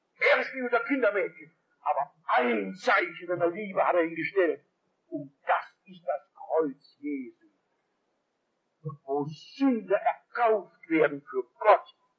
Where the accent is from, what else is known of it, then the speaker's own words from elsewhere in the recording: Essen, North Rhine-Westphalia, Germany; In meiner Heimat Essen ist in der Nähe ein Städtchen